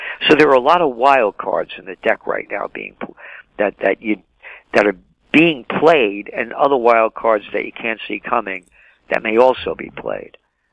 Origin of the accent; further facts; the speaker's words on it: Bronx, New York, United States; born there; I'm me because I'm a Napolitano, born in the Bronx, born to be free. If I was born in Italy, I wouldn't be me. This is my America.